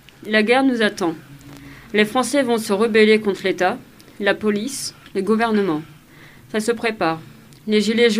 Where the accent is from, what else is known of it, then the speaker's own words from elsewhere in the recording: France; car je suis français, ce pays est ma patrie, ma culture